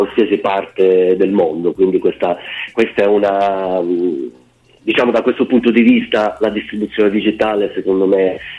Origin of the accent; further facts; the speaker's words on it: Vittoria, Sicily, Italy; Questa è diciamo il di fronte casa dove io sono cresciuto in Sicilia.